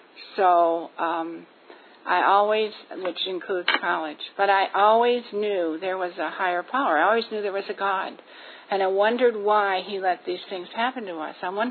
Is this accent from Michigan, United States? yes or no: yes; Michigan, United States; born there; accent: Midwestern; I was born in Michigan. You probably hear that, and I apologize for that. But I don't hear it. My kids say that they can hear the Midwestern twang.